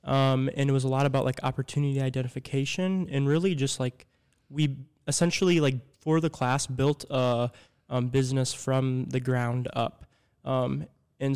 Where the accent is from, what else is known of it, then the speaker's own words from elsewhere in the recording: Rochester, Minnesota, United States; I'm from Rochester, Minnesota. I've grown up here my whole life. I graduated from Century High School in 2020